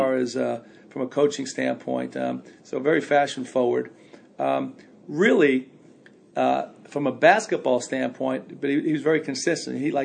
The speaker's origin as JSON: {"language": "English", "town": "Brooklyn", "region": "New York", "country": "United States", "said": "And I'm from Brooklyn. I'm like, what the hell is cashmere?"}